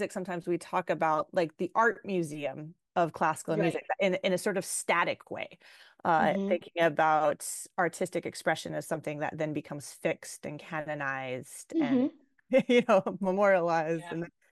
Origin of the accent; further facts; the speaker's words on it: North Carolina, United States; I should disclose that like I'm of white descent and that I was raised in North Carolina.